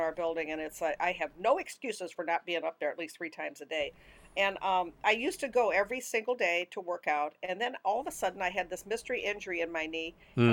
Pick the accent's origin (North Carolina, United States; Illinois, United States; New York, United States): Illinois, United States; when I was growing up in Southern Illinois, you know, as I talked to you before about, my stepfather was a really bad alcoholic.